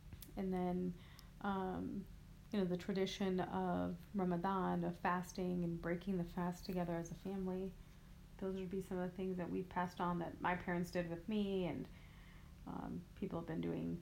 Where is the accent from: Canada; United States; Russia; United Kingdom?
United States; St. Louis, Missouri; also born or lived in Chicago; So I was born in Chicago, but I moved here to St. Louis when I was just a few months old. So basically I lived in St. Louis my entire life.